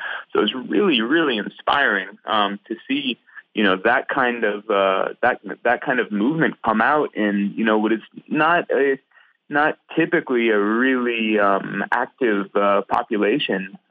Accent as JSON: {"language": "English", "region": "Arizona", "country": "United States", "tie": "born or raised there", "said": "Well, I grew up in Arizona. I've covered Trump rallies there."}